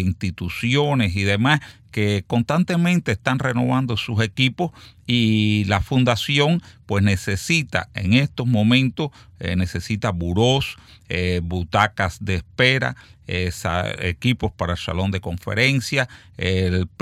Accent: Matanzas, Cuba; pero yo que soy de Matanzas

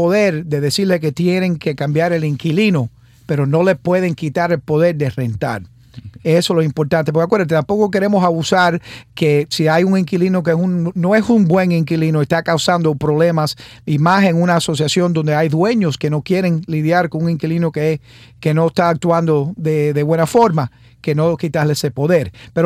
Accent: Miami, Florida, United States; born there; yo soy de padres cubanos, pero nacido en Miami.

